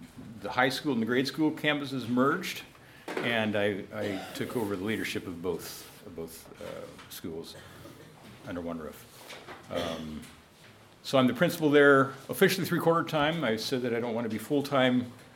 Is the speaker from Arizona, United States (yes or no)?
no; Kansas, United States; moved away as an adult; also born or lived in New York City; I grew up in Kansas. At the age of 30, I moved to New York City to help start a school there, Followers of Jesus School in Brooklyn, New York.